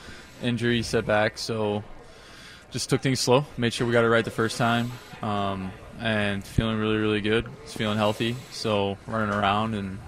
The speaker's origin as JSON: {"language": "English", "town": "Cincinnati", "region": "Ohio", "country": "United States", "said": "I'm from Cincinnati. So you're going to have to go from Cincinnati all the way out to San Diego."}